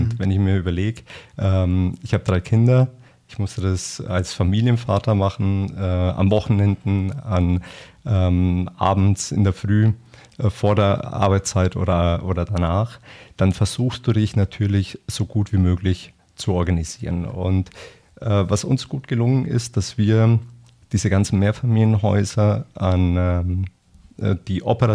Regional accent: Nuremberg, Bavaria, Germany; born there; now in Regensburg, Germany; Ich bin 46 Jahre alt, verheiratet, habe 3 Kinder, lebe in Regensburg oder bei Regensburg und bin ursprünglich oder gebürtiger Nürnberger

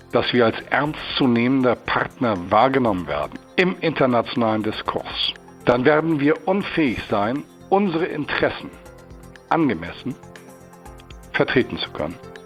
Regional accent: Worpswede, Lower Saxony, Germany; oder bei uns in Worpswede, wo ich herkomme

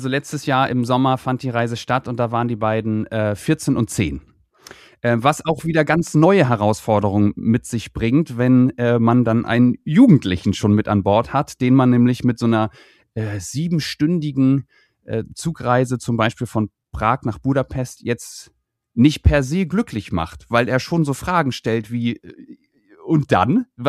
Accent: Kiel, Schleswig-Holstein, Germany; sind in Kiel, das ist meine Heimatstadt, dort leben wir

